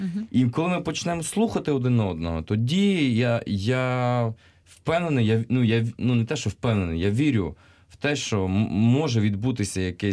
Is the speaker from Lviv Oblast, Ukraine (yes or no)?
no; Ternopil, Ternopil Oblast, Ukraine; хоча я родом з Тернополя.